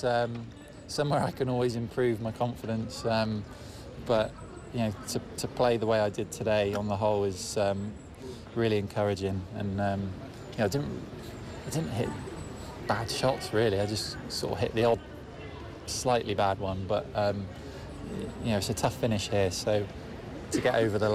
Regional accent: United Kingdom; I get great support, obviously being British, and we're on British soil, obviously.

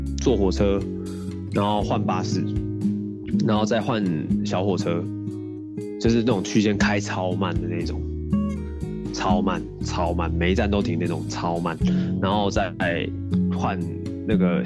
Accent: Taiwan

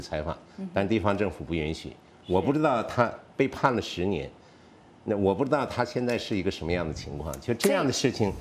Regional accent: Harbin, Heilongjiang, China; 就是我的家乡哈尔滨有两个村已经搞过这个实验

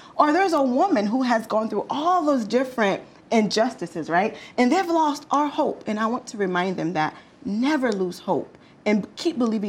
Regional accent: Haiti; Well, growing up, I'm from the Republic of Haiti, as I told you guys earlier.

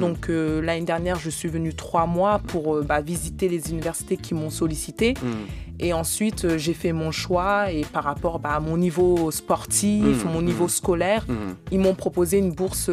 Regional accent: France; Alors moi comme je vous ai dit, je viens de France

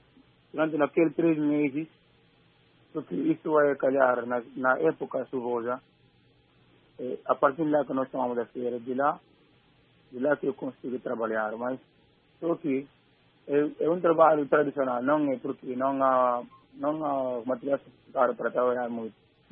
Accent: Gabú, Guinea-Bissau; now in Bissau, Guinea-Bissau; sempre eu costumo ir lá na minha vila, na região de Gabo, concretamente no setor de Chique

